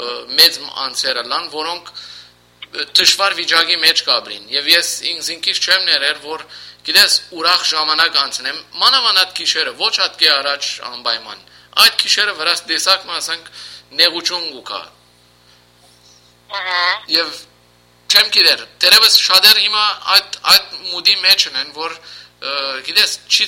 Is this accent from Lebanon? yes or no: yes; Lebanon; Որև օրենք ժամանակ ես որ լիփանան մեծած եմ, այսին մանկությունս եւ այսպիսի բաներ չունեին կոնտեղը։